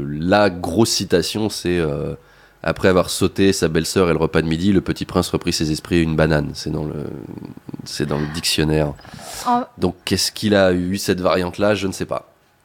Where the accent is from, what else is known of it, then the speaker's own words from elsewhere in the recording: Versailles, Île-de-France, France; J'ai grandi là-bas. J'ai passé 22 ans.